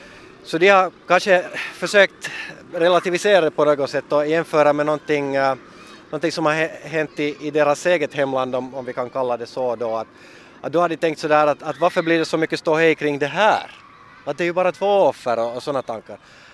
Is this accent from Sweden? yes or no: no; Cairo, Cairo Governorate, Egypt; Eftersom jag är uppvuxen i Kairo, en megastad med nästan 20 miljoner dagstid i alla fall